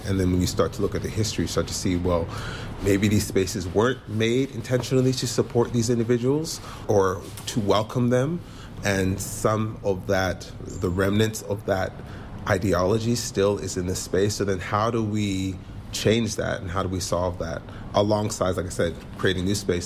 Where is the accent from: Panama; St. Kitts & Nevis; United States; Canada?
Canada; Vancouver, British Columbia; I am from Vancouver, BC.